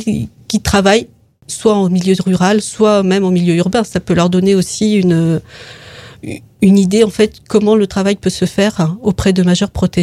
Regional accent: Loches, Centre-Val de Loire, France; Moi, je suis de Loche.

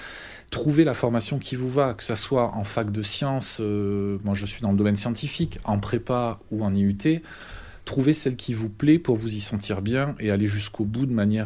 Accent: Southern France, France; accent: southern French; On est dans le sud, j'ai l'accent du sud, donc ils m'ont mis au sud de tout.

